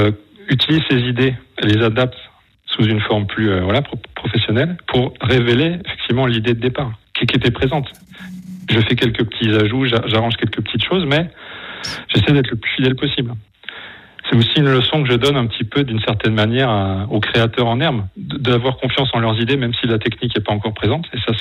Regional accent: France; Et moi, je suis français.

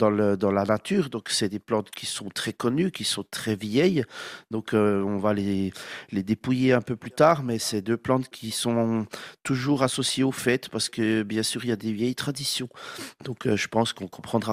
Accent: Switzerland; on va beaucoup chez nous en Suisse, on l'extermine

